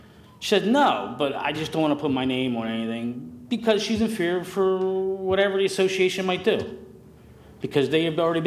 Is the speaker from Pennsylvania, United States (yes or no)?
yes; Philadelphia, Pennsylvania, United States; I'm originally from Philadelphia.